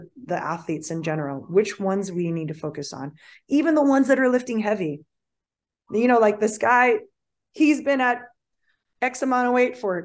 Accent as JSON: {"language": "English", "region": "Hawaii", "country": "United States", "said": "The first time that I traveled back to Hawaii Island, because I'm from Hawaii Island, to go hang out with my family for a week"}